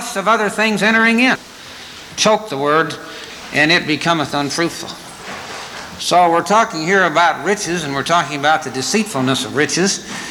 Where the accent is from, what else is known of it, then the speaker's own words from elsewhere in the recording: Scotland, United Kingdom; You know, being a Scotsman, when I first heard about tithes